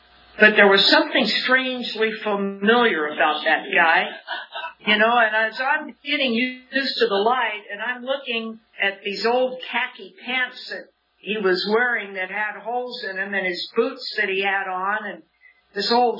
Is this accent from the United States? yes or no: yes; Springville, United States; I was raised in Springville, and I currently live in Springville